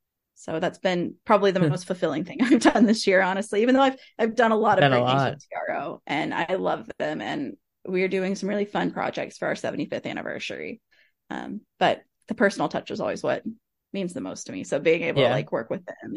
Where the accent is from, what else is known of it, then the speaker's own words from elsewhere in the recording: Louisiana, United States; Like, nothing against LSU, obviously I'm from Louisiana